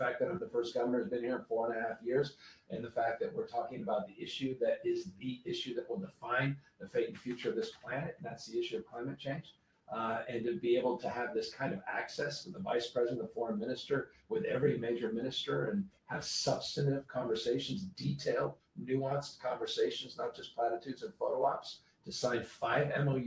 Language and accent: English; San Francisco, California, United States; I come from San Francisco, Gateway, China, the first and largest Chinatown.